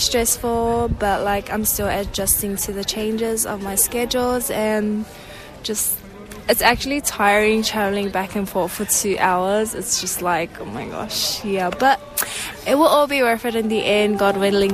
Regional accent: Shepparton, Victoria, Australia; I am 19 years of age. I come from Shepparton.

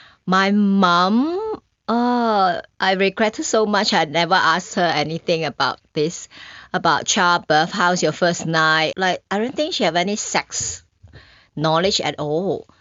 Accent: Malaysia; Growing up in Malaysia, so we just squat and have pee on the... We have a wet kitchen in Malaysia.

